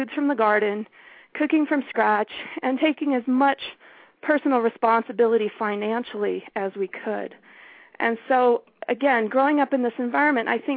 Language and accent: English; Detroit, Michigan, United States; born there; I was born in the Detroit area in 1968.